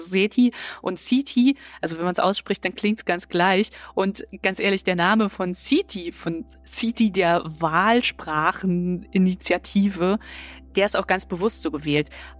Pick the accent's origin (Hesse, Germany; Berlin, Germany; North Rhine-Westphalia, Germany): Berlin, Germany